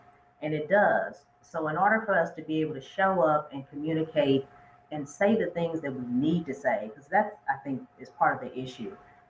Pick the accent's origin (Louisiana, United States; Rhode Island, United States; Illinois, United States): Louisiana, United States; born there; So I was born in Louisiana. So we know gumbo originated in the South, in New Orleans.